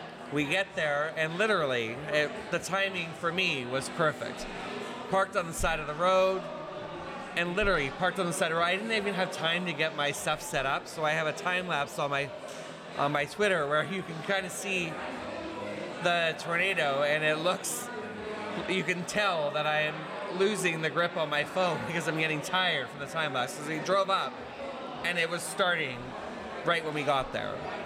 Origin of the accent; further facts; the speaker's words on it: Vancouver, British Columbia, Canada; I am actually from Vancouver, British Columbia in Canada, just on the north side of the Canadian border. It's a little bit north of Seattle, about 2 hours. And I am a storm chaser from the Pacific Northwest.